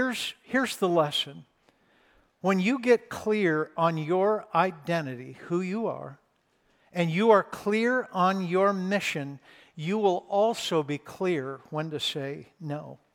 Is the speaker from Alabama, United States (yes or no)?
no; Los Angeles, California, United States; I'm born and raised in Los Angeles, the city of lotions and fragrances.